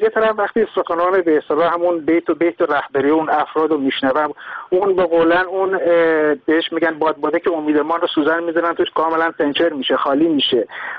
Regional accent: Abadan, Khuzestan, Iran; من خودم بچه آبادانم.

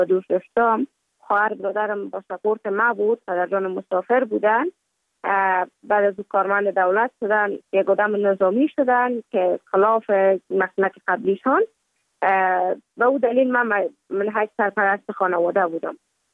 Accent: Kabul, Afghanistan; also born or lived in Mazar-i-Sharif; که بعد از تولد من تا 5 سالگی ما در مزار بودیم، بعد نقل کابل شدیم چون به اساس کاروبار که پدر جانم داشت ما در کابل زندگی نکردیم و من مکتب در اونجا خواندم. دوره طفولیت ما هم در کابل سپری کردیم،

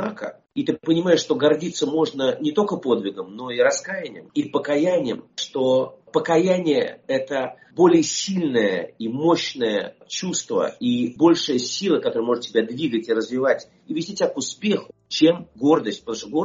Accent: Russia; Я например, вырос в России, прожил там все-таки очень много лет своей жизни.

